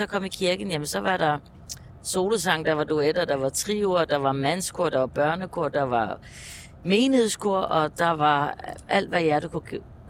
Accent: Faroe Islands; Og nu er jeg jo født og opvokset på Færøerne, så der fandtes ikke så mange LP'er på det tidspunkt deroppe.

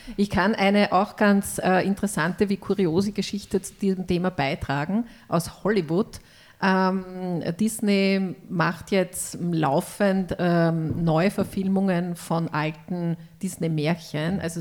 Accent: Styria, Austria; now in Vienna, Austria; ich komme ja aus der Steiermark und bin ja in Wien eine Zurgraste

